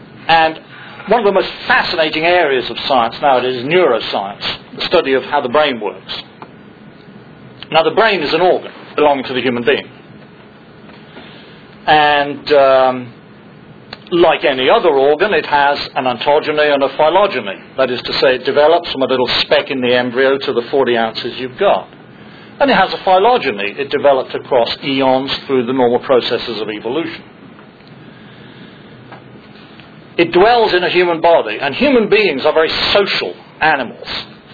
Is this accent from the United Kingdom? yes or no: yes; England, United Kingdom; I can tell you from experience, that you get extra status points in the United States for being English.